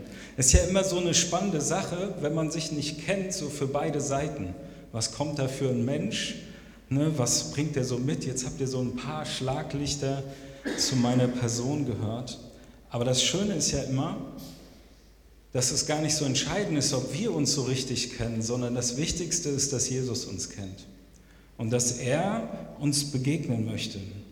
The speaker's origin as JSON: {"language": "German", "region": "Hesse", "country": "Germany", "tie": "born there", "said": "ich bin kein Ostfriese, ich komme gebürtig aus Hessen, aber mein Vater kommt aus Hamburg, von daher schlägt mein Herz schon immer für den Norden."}